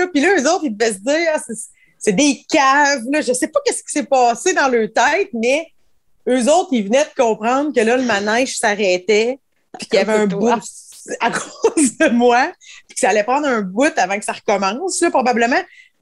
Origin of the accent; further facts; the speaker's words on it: Quebec, Canada; ils catchent que nous, on est Québécois, puis on est poche en anglais